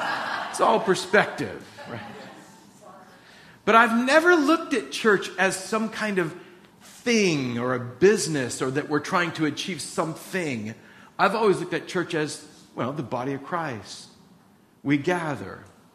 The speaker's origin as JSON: {"language": "English", "region": "California", "country": "United States", "said": "I come from Orange County, got saved at Calvary Chapel Costa Mesa, a church of 20,000 people."}